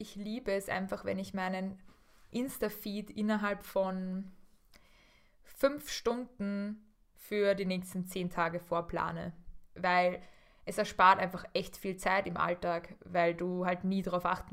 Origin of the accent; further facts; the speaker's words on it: Austria; Ich bin ja auch Österreicherin